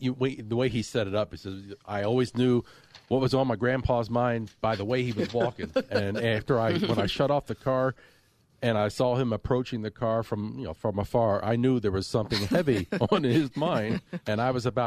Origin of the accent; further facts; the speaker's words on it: Louisiana, United States; Oh, yeah, I spent all my formative years in Louisiana.